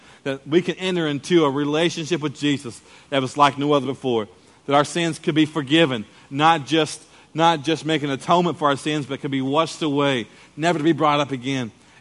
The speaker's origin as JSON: {"language": "English", "town": "Muskogee", "region": "Oklahoma", "country": "United States", "tie": "born or raised there", "said": "even today when I go back to Muskogee, my hometown, where I was raised"}